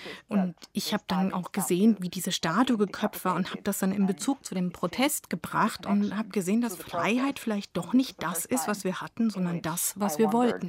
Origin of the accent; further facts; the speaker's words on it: Albania; ich bin auf mein eigenes Leben in Albanien gekommen, wo ich aufgewachsen bin. Dort habe ich meine Kindheit unter dem kommunistischen System verbracht und dann ab meiner Jugend in einem von einem Liberalismus geprägten System.